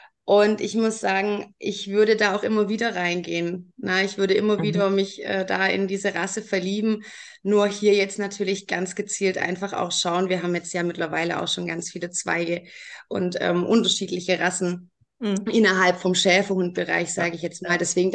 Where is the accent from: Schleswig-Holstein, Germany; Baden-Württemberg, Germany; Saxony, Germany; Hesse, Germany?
Baden-Württemberg, Germany; Also ich komme aus dem Raum Stuttgart